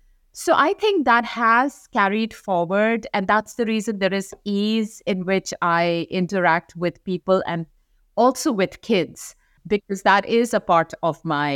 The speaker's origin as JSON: {"language": "English", "country": "India", "tie": "born or raised there", "moved": "yes", "lives_now": "United States", "said": "I grew up in India, then I moved to US"}